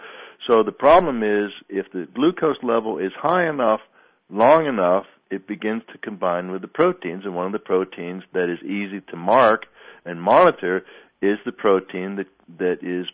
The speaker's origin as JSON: {"language": "English", "town": "Pittsburgh", "region": "Pennsylvania", "country": "United States", "tie": "born or raised there", "said": "I'm from Pittsburgh, and so there was a time in the past when I was growing up with the steel mills where the air quality was just abysmal"}